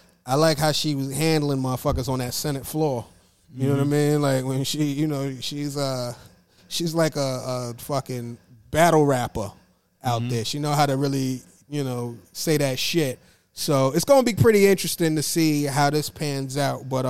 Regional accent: New York City, New York, United States; born there; I was born in New York City.

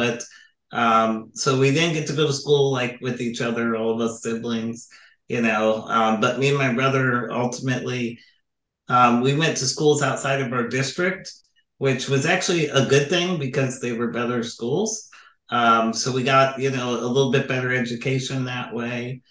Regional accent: Illinois, United States; Yeah, so I just want to point out I grew up outside of Chicago, and then moved around in Illinois a little bit again

